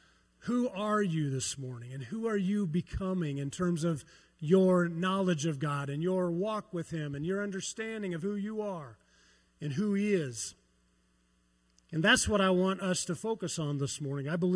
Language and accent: English; Iowa, United States; I grew up in Iowa. Did anyone else grow up in Iowa? Have you heard of Iowa? It's a great place.